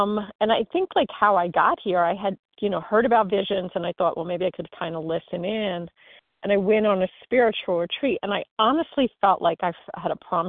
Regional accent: New York, United States; I'm from New York.

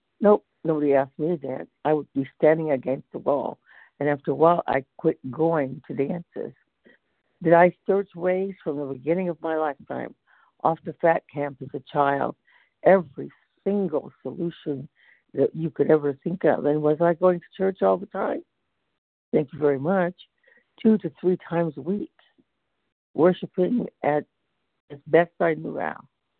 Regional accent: California, United States; from Northern California.

